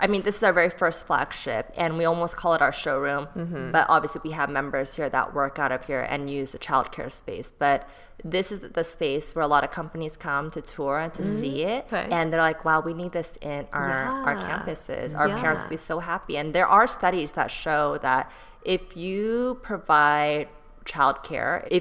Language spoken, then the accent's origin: English; California, United States; now in Los Angeles, United States; So I grew up in the Bay Area. Like that's where I went to middle school, high school. And my parents were living there for a very long time as well.